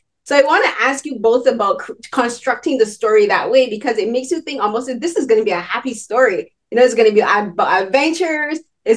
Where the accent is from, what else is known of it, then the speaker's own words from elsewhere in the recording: Barbados; because I'm from Barbados and I went to an all-girls secondary school